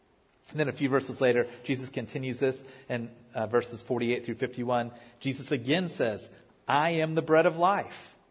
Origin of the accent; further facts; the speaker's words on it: Virginia Beach, Virginia, United States; My family, I grew up in Virginia Beach. All my family is in that area, Norfolk, that area down in Hampton Roads, Tidewater.